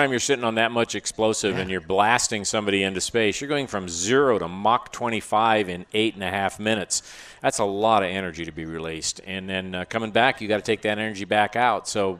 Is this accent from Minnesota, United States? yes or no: yes; Minnesota, United States; I grew up in the Twin Cities